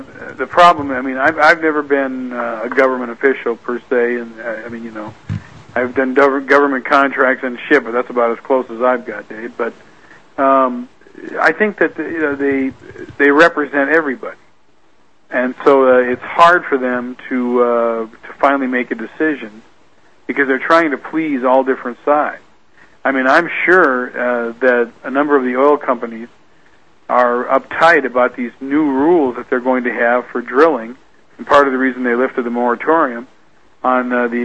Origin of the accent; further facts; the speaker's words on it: Spokane, Washington, United States; Okay, I've been there a number of times. I grew up in Spokane.